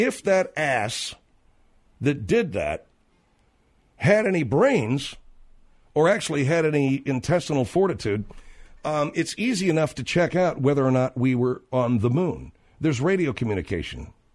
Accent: California, United States; and I say this with pride, being a Californian

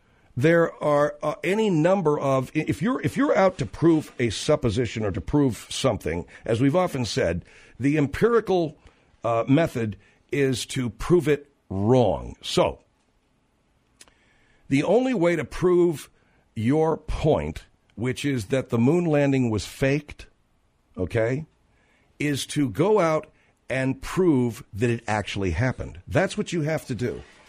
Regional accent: California, United States; and I say this with pride, being a Californian

